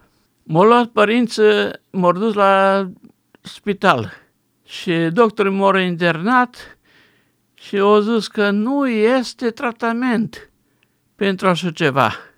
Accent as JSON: {"language": "Romanian", "region": "Transylvania", "country": "Romania", "said": "Am ajuns în spital, în satul mare, sunt ardelean."}